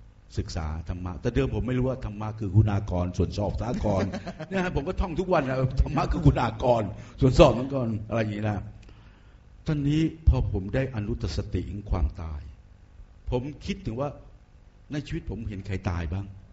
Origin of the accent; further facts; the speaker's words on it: Bangkok, Thailand; เราภูมิใจเราเป็นคนกรุงเทพมหานครเกิดที่นี่เกิดศรีราชซะด้วยซ้ำ